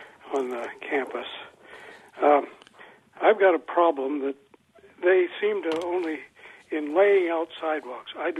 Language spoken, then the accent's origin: English; Columbus, Ohio, United States; And I did graduate work at Ohio State University, and actually I grew up around Columbus.